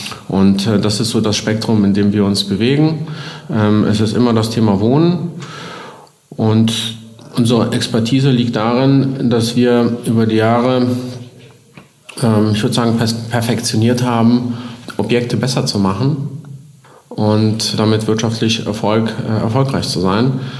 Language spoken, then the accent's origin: German; Aachen, North Rhine-Westphalia, Germany; Ich komme ursprünglich aus Aachen, bin hier aufgewachsen und wohne auch mit Familie hier zwischenzeitlich.